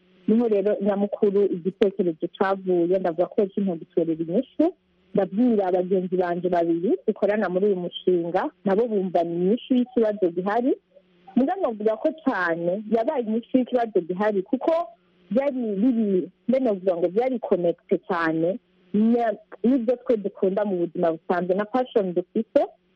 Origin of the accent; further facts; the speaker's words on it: Burundi; I'm Burundian, I'm 22 years old